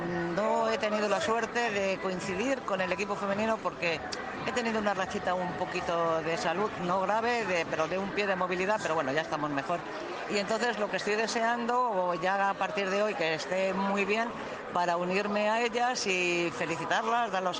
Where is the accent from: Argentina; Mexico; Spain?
Spain; Pinto, Community of Madrid; de mi pueblo en sí, porque soy pinteña